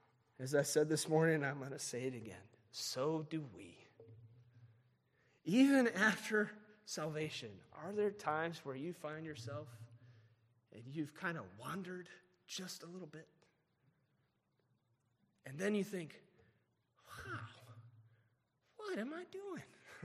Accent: Indiana, United States; I grew up in Indiana. We had farmland of Indiana, nice country, corn everywhere.

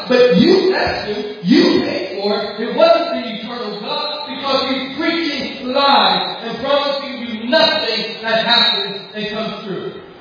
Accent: California, United States; You know how I know? I'm from California.

